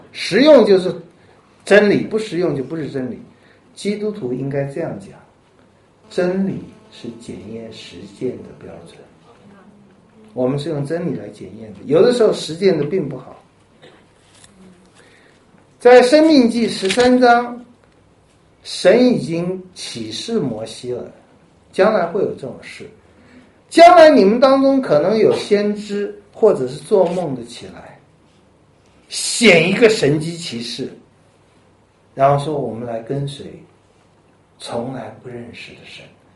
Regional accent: China

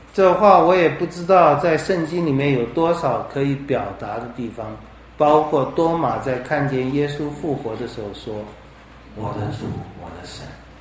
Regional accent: China; 这一点我想我们中国人都不太了解，哪有人这么作践自己的？

